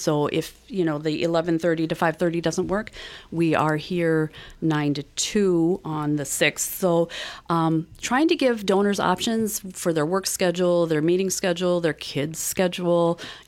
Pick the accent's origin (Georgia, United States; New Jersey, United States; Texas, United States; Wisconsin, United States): Wisconsin, United States; now in Mount Horeb, United States; I'm originally from the Grant County area, moved to Mount Horeb.